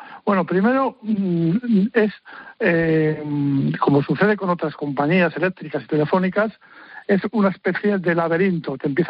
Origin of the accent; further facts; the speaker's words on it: Miranda de Ebro, Castile and León, Spain; tuve que peregrinar por las delegaciones de Madrid, de Burgos, de Miranda de Ebro, mi ciudad natal